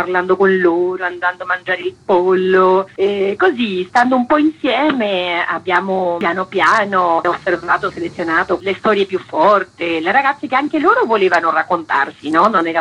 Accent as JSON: {"language": "Italian", "country": "Argentina", "also_born_or_lived": "Rome", "second_language": "Italian", "moved": "yes", "lives_now": "Italy", "said": "io sono argentina, però ho vissuto a Roma tantissimi anni"}